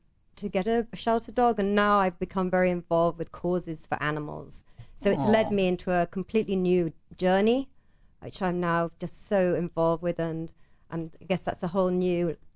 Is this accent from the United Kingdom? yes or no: yes; England, United Kingdom; from England